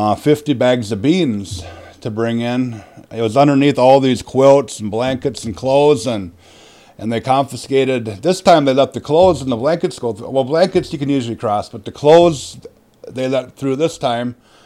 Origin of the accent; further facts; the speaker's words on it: Madison, United States; Okay, well, I grew up in Madison, graduated in 1988 from Madison High School